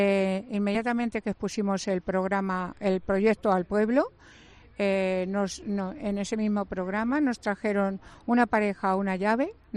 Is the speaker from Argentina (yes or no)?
no; La Puebla de Almoradiel, Castilla-La Mancha, Spain; yo tengo una casa en mi pueblo, la Puebla de Almoradiel, y nos llevamos a un chico que se quedaba en la calle